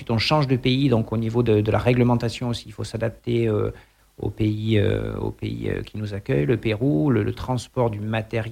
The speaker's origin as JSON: {"language": "French", "region": "Pyrenees", "country": "France", "said": "Moi, c'est vrai que je viens des Pyrénées à côté de l'Espagne, donc ça m'aide."}